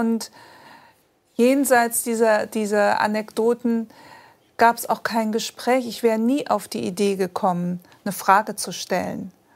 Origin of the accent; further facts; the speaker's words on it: Aachen, North Rhine-Westphalia, Germany; Ich bin dann in Aachen aufgewachsen.